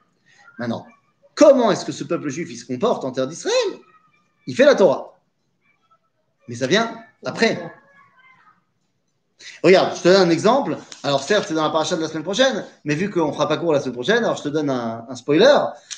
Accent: France; Je veux dire, nous, on a grandi en France.

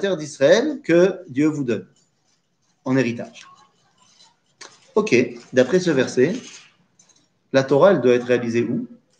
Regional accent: France; Je veux dire, nous, on a grandi en France.

